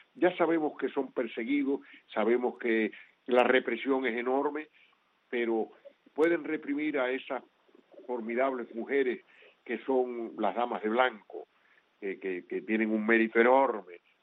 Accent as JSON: {"language": "Spanish", "country": "Cuba", "said": "como cubano, como hermano, te digo que es emocionante cuando yo hablo con ustedes dentro de la isla."}